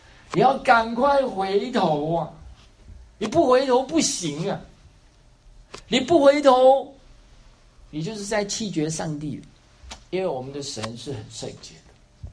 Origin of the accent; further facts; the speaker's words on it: Taiwan; 原谅我这么说啊，我自己是从台湾来的，我们对于这个淫乱的事情，台湾的教会并没有做太多的教导。